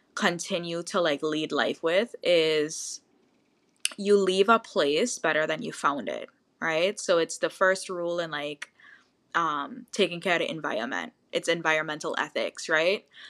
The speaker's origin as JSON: {"language": "English", "town": "St. Thomas", "country": "U.S. Virgin Islands", "said": "I feel like a lot of Virgin Islanders like had a hand in who I am today"}